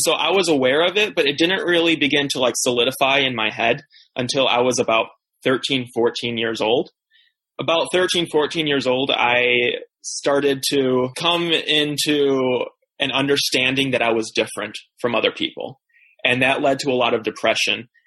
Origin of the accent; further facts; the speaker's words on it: Brookfield, Wisconsin, United States; my parents moved out to Wisconsin, where I was born in the Brookfield, Milwaukee area. That's where I grew up.